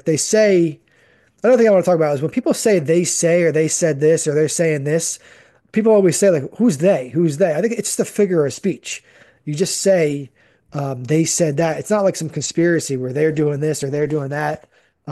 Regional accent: Freehold Township, New Jersey, United States; I grew up in Howell Freehold area, mainly Freehold Township.

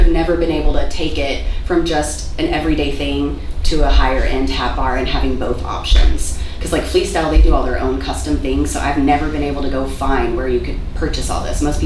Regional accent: Texas, United States; find out we're from East Texas

